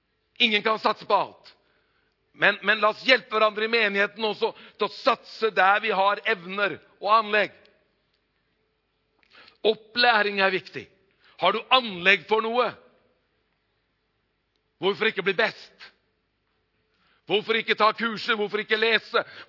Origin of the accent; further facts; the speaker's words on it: Hokksund, Buskerud, Norway; når vi hadde ungdomskoret vårt hjemme i Hokksund, i hjembygda mi